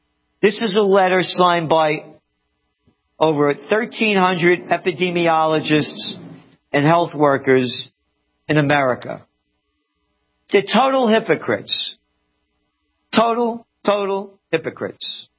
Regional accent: Bronx, New York, United States; Matter of fact, I was taught that as a little boy growing up in the Bronx.

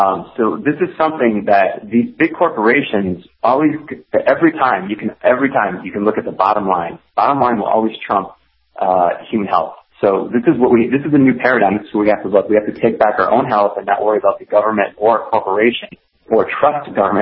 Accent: Detroit, Michigan, United States; I grew up in Metro Detroit, and I come from two generations of auto workers.

